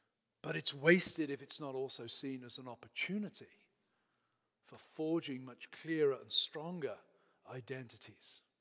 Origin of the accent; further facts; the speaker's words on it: England, United Kingdom; I'm a husband, I'm a father, I'm a teacher, I'm an Englishman, I'm an immigrant, I'm a writer, in addition to being a Christian.